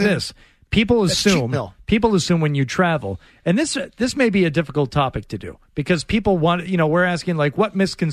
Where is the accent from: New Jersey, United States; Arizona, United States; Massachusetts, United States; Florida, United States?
Massachusetts, United States; Boston; brown bread with hot dogs and beans was a weekly meal in my house and all my friends' homes when I was growing up in Boston in the 60s and 70s.